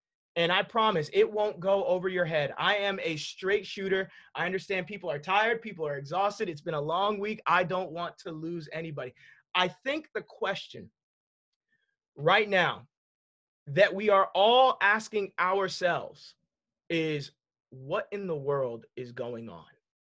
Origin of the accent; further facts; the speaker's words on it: Los Angeles, California, United States; I grew up in Los Angeles.